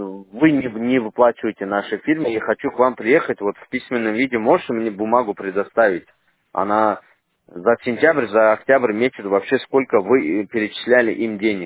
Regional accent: Derbent, Dagestan, Russia; now in Saint Petersburg, Russia; Я в Питере сейчас в данный момент. Я с Дербента, из Дагестана, я приехал сюда.

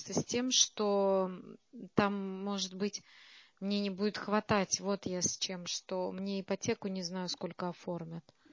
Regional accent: Transnistria, Moldova; Нет, я из Приднестровья.

